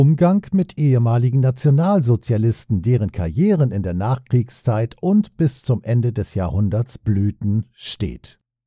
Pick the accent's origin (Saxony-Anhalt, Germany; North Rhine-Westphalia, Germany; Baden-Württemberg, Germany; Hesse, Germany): Baden-Württemberg, Germany; Heidelberg; Davon habe ich im November bei einem Vortrag in meiner Heimatstadt Heidelberg berichtet.